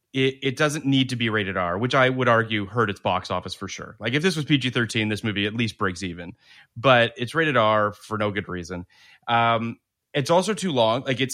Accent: Toronto, Ontario, Canada; I grew up in Toronto.

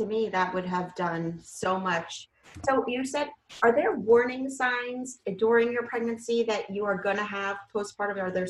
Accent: New York City, New York, United States; now in New Jersey, United States; We're from New York City.

